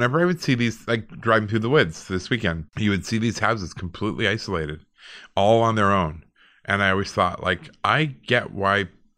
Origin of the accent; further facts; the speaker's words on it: Alberta, Canada; I grew up in Alberta, and we were pretty close to a lot of rural people